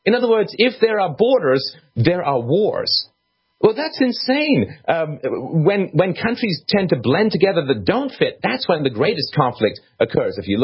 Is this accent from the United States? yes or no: no; England, United Kingdom; I grew up in England